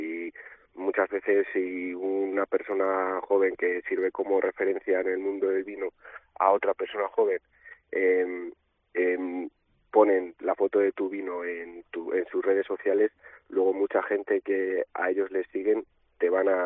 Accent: Valladolid, Castile and León, Spain; Yo he nacido y crecido en Valladolid, pero siempre me ha gustado mucho mi pueblo, Valbuena de Duero, que era donde veraneábamos

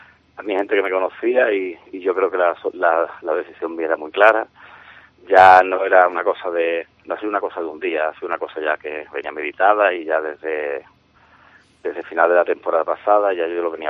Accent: San Fernando, Andalusia, Spain; Y sigo como aficionado más, como siempre, y defendiendo a mi tierra y a mi equipo, ¿no? Y llevando por bandera el azul y blanco de mi ciudad y allá por donde vaya, como llevo haciendo 46 años

